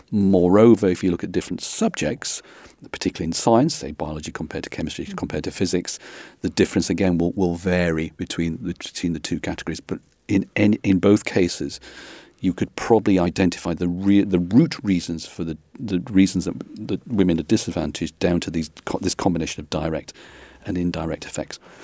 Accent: United Kingdom; particularly in the UK, of course, my home country

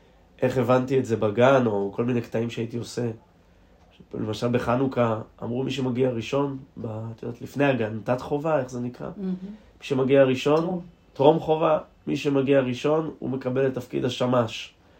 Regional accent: Nahariya, Northern District, Israel; אני גדלתי בנהריה בשכונת טרומפלדור, שזו השכונה הצפונית בעיר. על פי העירייה, את יודעת, זה נחשב שכונת עוני או משהו כזה

